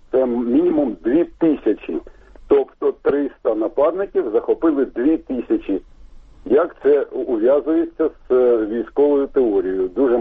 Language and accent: Ukrainian; Kharkiv, Kharkiv Oblast, Ukraine; я з Харкова.